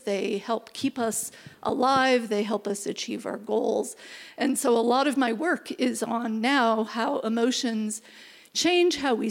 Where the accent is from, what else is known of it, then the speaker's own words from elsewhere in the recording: Canada; as I'm Canadian, went to the University of Toronto